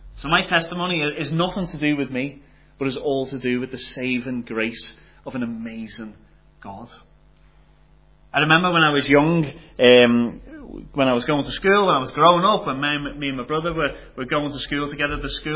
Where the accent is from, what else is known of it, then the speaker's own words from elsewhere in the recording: Liverpool, North West England, United Kingdom; moved away as an adult; I live just out in Drumara, just out near Banbridge and Drumore, that type of direction. But I am originally from Liverpool, and I moved over here when I was 24.